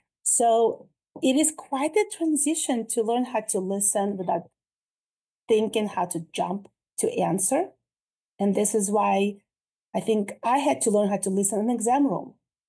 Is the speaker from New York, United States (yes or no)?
yes; New York, United States; I'm from New York, you know, and I have some Russian background.